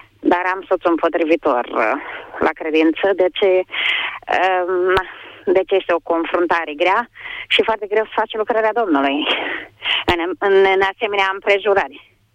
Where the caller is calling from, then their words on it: Comănești, Suceava County, Romania; Da, sunt din Suceava. Adică județul Suceava, comuna Comănești.